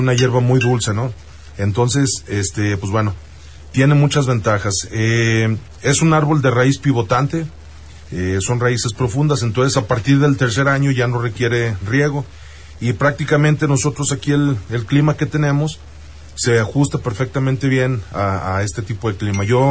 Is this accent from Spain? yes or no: no; León, Guanajuato, Mexico; now in Purísima del Rincón, Mexico; soy originario de León, Guanajuato, pero mi residencia está en Purísima del Rincón.